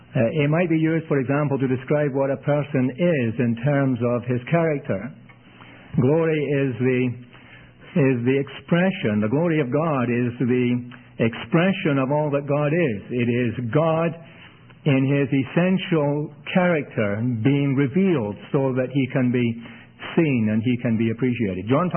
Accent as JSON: {"language": "English", "region": "Scotland", "country": "United Kingdom", "said": "Scotland's way far north of Toronto. And that's where I'm from, and that explains my accent."}